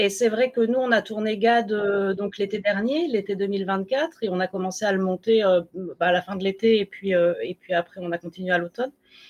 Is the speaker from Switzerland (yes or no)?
no; France; du président français, mon pays d'origine